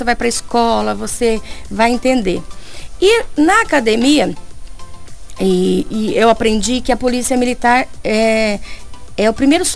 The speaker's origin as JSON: {"language": "Portuguese", "town": "Costa Rica", "region": "Mato Grosso do Sul", "country": "Brazil", "tie": "born or raised there", "also_born_or_lived": "Coxim"}